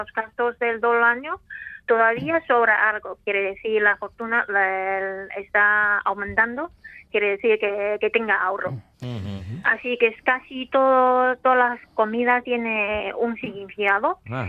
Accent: Northeast China, China; Spanish is a second language; como soy de noreste, de China, entonces, por supuesto, he elegido un menú de según el gusto de norte

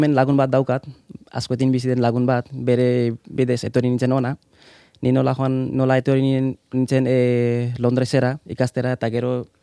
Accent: Baglung, Gandaki Province, Nepal; born there; Basque is a second language; moved away; also born or lived in Chitwan; Gainera mendi aldean jaio nintzen.

